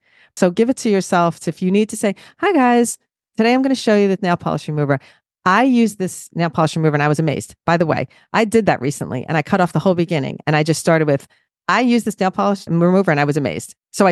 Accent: New Jersey, United States; accent: Jersey; And I'm thinking my Jersey accent, hey, what?

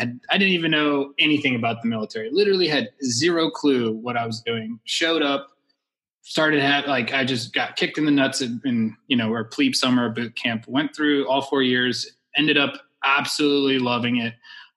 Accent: Ukraine; English is a second language; I'm from Ukraine. I know two other languages.

